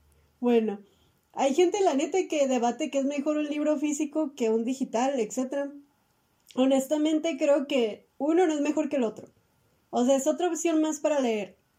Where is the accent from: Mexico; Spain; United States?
Mexico; yo sé que no solo es en México el problema ese, pero ahí somos mexicanos, güey